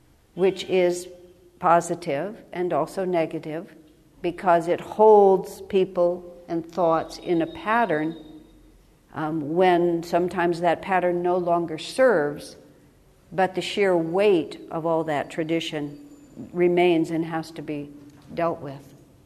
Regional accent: United States; I was raised in America. I didn't travel outside of the U.S. until after I got married.

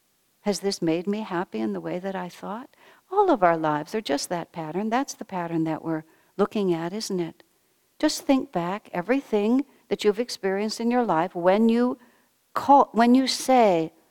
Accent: El Paso, Texas, United States; I grew up in El Paso, Texas, and to get anywhere from El Paso required that you drive a long way over these flat, barren desert areas.

